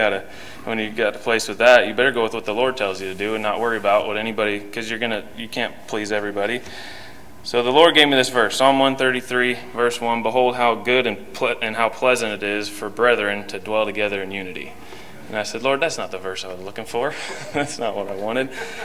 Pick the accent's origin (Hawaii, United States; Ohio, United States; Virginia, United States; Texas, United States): Ohio, United States; Findlay; also born or lived in Pensacola; I guess briefly I'll tell you, I was raised in Findlay, Ohio, and I just was driving through from visiting my parents last couple weeks.